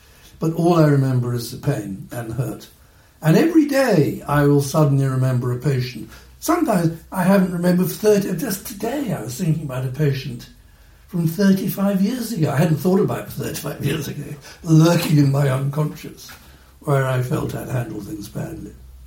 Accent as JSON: {"language": "English", "region": "England", "country": "United Kingdom", "said": "I am very English."}